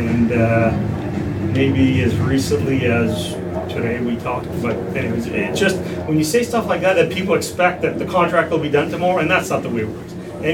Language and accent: English; Ottawa, Ontario, Canada; I'm from Ottawa. I'm going to live here my whole life.